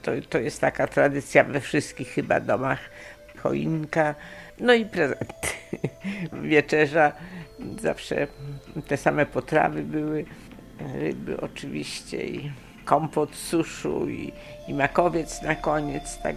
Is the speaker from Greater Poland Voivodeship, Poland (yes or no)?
yes; Gniezno, Greater Poland Voivodeship, Poland; born there; moved away; Urodziłam się w Gnieźnie i z Gniezna zostałam wysiedlona.